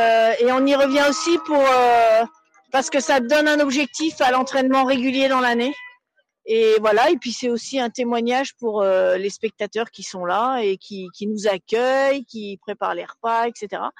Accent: Neuilly-sur-Seine, Île-de-France, France; Je viens de Neuilly-sur-Seine, dans le diocèse de Nanterre. Et je fais partie de la communauté Saint-François-Xavier.

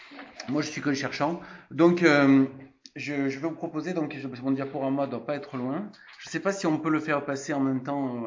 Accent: Marseille, Provence-Alpes-Côte d'Azur, France; Donc, je viens de Marseille.

